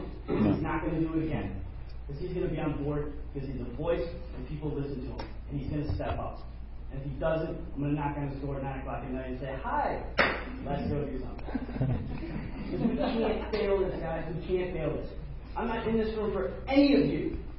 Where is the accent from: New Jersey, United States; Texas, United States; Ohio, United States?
Ohio, United States; now in Marysville, United States; It reminds me of the small town that I grew up in the Cleveland area.